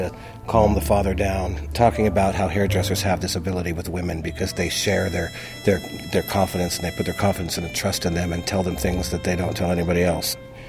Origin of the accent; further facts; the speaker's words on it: Spokane, Washington, United States; I was born in 1965, born and raised in Spokane.